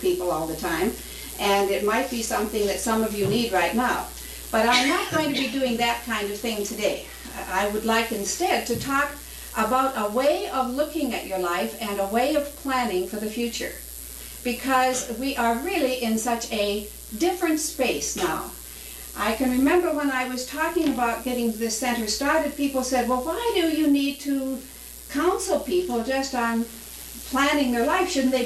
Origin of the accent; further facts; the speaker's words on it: Seattle, Washington, United States; I'm from Seattle, Washington.